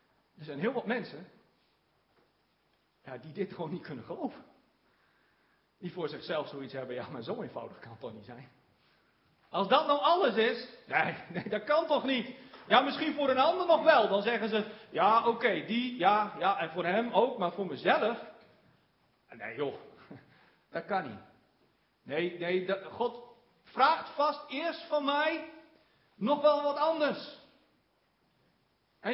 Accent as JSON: {"language": "Dutch", "region": "northern Netherlands", "country": "Netherlands", "said": "Want wij zijn Noorderlingen, ik ben ook een Noorderling."}